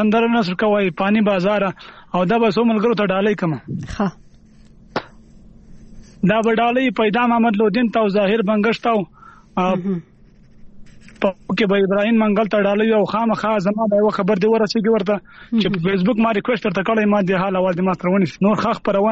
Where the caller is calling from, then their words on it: Wana, Khyber Pakhtunkhwa, Pakistan; زه جنوبي وزیرستان واننه مې د سراډیکا نیولې ده